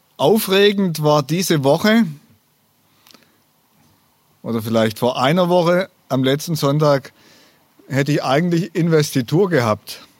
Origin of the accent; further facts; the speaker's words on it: Pfalzgrafenweiler, Baden-Württemberg, Germany; ich komme aus Pfalz-Grafenweiler, bin dort seit April Pfarrer.